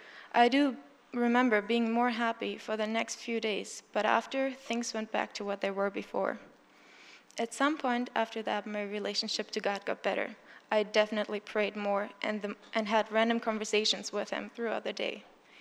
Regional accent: Germany; I was born in Germany and grew up in a Christian home.

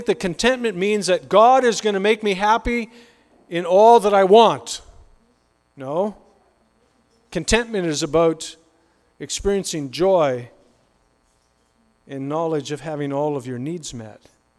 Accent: Canada; I'm white. I come from Canada.

